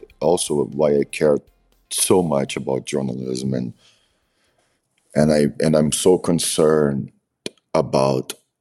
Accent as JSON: {"language": "English", "town": "Salvador", "region": "Bahia", "country": "Brazil", "second_language": "English", "said": "My friends from the city where I'm from Salvador Bahia, most of them are my."}